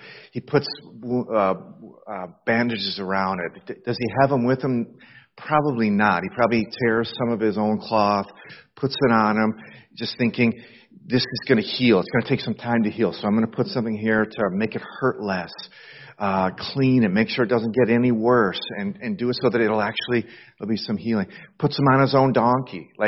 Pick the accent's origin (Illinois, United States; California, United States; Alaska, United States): Illinois, United States; Chicago; moved away; also born or lived in Europe; I was a missionary. I grew up in the Chicago area, and I lived in Europe for 20 years.